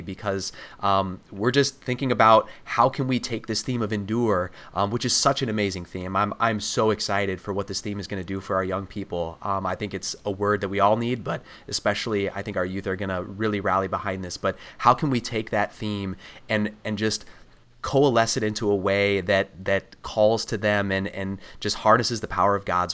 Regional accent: Illinois, United States; I went to Lutheran grade schools, and then we only had a public high school in my town where I grew up in Illinois.

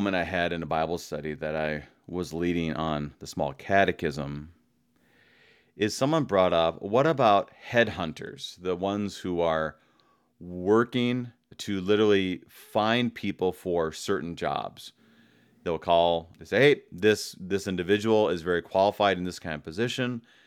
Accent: United States; Ooh, I'm an American. I like freedom.

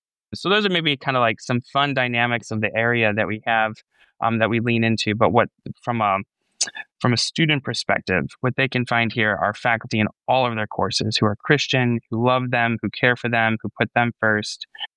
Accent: Hardy, Minnesota, United States; we're from Hardy, Minnesota, and I love my winter sports.

